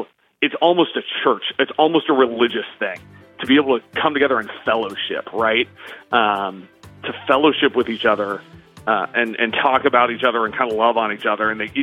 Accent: Beavercreek, Ohio, United States; I said this to everyone growing up in Beaver Creek, the sort of running joke when there was a tornado warning for Greene County was

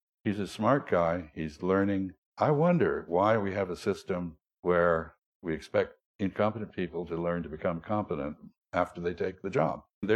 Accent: Rhode Island, United States; I'm from Rhode Island, and you know, I've always thought we had a war with Massachusetts in the 17th century.

